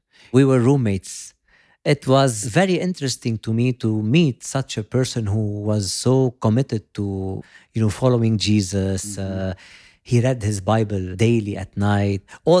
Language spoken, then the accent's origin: English; Beit Shabeb, Mount Lebanon, Lebanon; moved away as an adult; I was born in Lebanon in a town called Beit Shabeb, 30 minutes away from here in 1971. And I've lived there up to my 18th year.